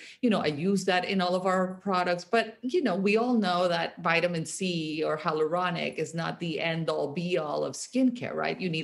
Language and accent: English; Colombia; It's a constant part of our conversations growing up in Colombia, at least.